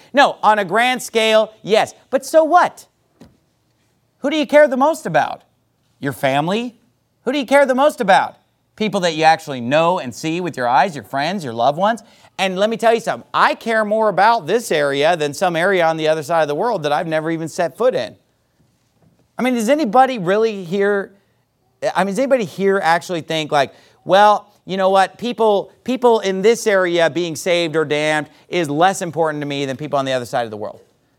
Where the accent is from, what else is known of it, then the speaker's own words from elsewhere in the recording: Sacramento, California, United States; That was my hometown in Sacramento. Or, you know, hey, California, that's right in our backyard